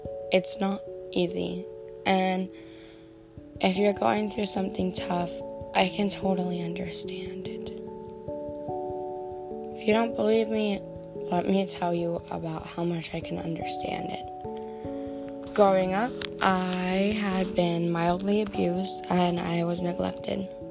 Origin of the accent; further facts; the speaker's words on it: Minot, North Dakota, United States; Hi. I'm from Minot, North Dakota.